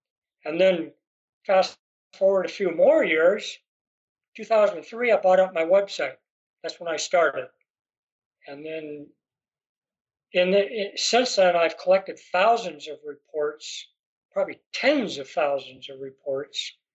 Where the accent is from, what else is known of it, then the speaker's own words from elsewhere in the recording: Montana, United States; I was raised here in Montana, and growing up in the 1950s, there was just a UFO craze out there